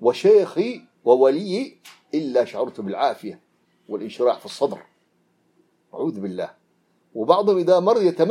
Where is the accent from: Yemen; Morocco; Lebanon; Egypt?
Yemen; Hadramaut; صورة أحد الدجاجلة عندنا في حضرموت